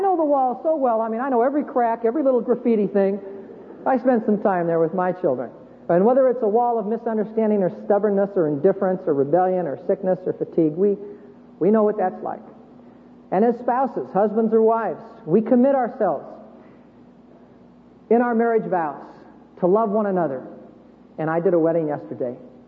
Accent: California, United States; and I come in, and I'm from California, and I need not say any more.

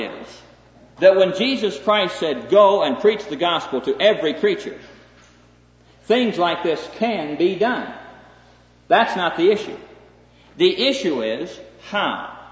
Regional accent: Neola, Iowa, United States; I've asked those folk, and they've heard about that. I come from Neola, Iowa. My hometown has one sign on it. You've never heard of Neola, Iowa.

